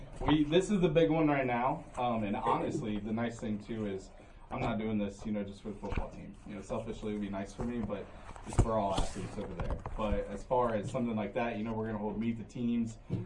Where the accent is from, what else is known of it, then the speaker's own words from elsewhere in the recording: Grove City, Ohio, United States; You know, I know I grew up in Grove City, which seems close, but I know this is a very different part of town.